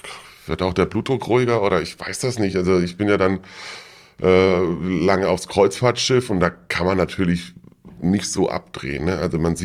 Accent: Baden-Württemberg, Germany; Ich bin ursprünglich aus der Nähe von Karlsruhe. Da bin ich geboren, da hätten wir nicht zur Schule gegangen. 17 Jahre Schule, dann habe ich da meine Lehre gemacht, in Ettlingen im Erbrinz.

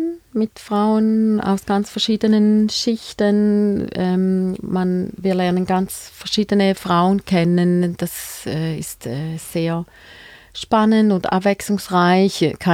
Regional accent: Frauenfeld, Thurgau, Switzerland; Ich komme aus Frauenfeld und ich habe 2 Kinder, 5 und 7 Jahre alt.

